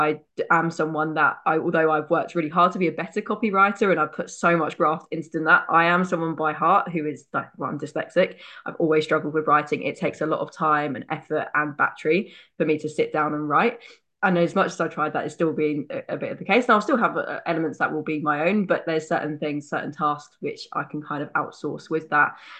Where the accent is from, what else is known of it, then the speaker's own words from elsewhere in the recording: United Kingdom; but we're British, so we can obviously deal with that.